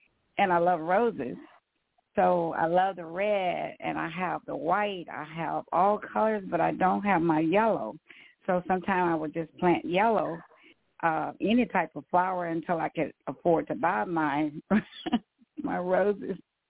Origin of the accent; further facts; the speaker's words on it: San Francisco, California, United States; also born or lived in Tyler, Texas; now in Texas, United States; But I am born, in the rose capital of the world, but I was raised in San Francisco. But then I came back to Texas to take care of my mom and dad